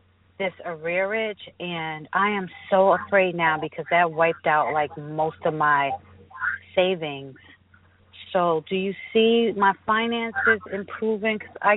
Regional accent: Connecticut, United States; Hi, I'm from Connecticut.

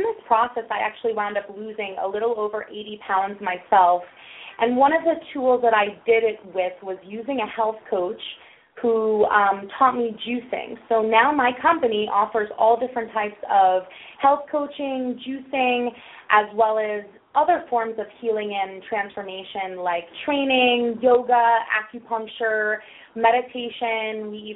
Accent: Long Island, New York, United States; now in Miami, United States; I'm actually from Long Island, New York, and I moved here a couple of years ago.

